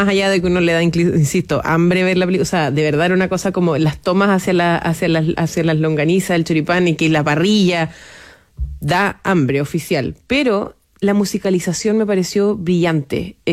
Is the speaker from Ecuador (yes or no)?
no; Chile; como nosotros somos los chilenos